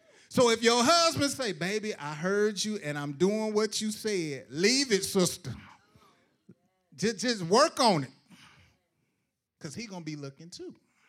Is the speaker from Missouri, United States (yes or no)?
yes; Missouri, United States; born there; Now, I was literally born in Missouri. So when I say I'm from Missouri, I'm telling the truth. I was born in Missouri.